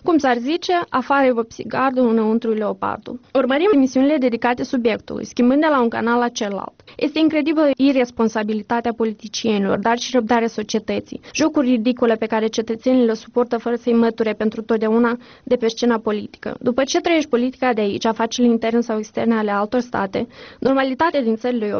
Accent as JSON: {"language": "Romanian", "region": "Chișinău", "country": "Moldova", "moved": "yes"}